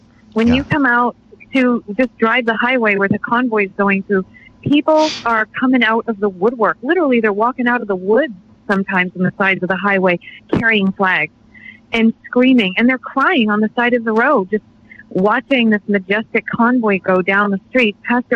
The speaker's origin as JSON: {"language": "English", "country": "United States", "said": "It gives you so much pride in your country, in being American"}